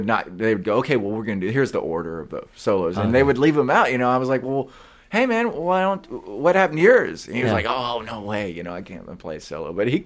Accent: Dallas, Texas, United States; we're all Texas guys, they love that, and we're from Dallas

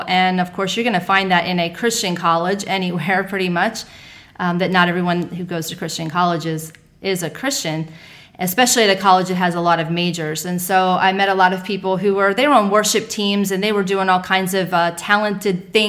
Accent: Maryland, United States; also born or lived in Baltimore / North Carolina; Well, I actually grew up all over the East Coast. So I was born in Baltimore. We moved to North Carolina, spent 8 years there, moved back to Northern Maryland.

